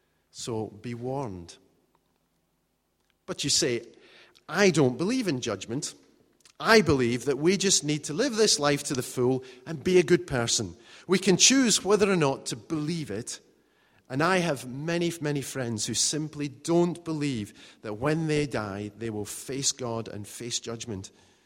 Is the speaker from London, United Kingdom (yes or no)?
no; Scotland, United Kingdom; Now, being a Scot, being victorious does not come naturally.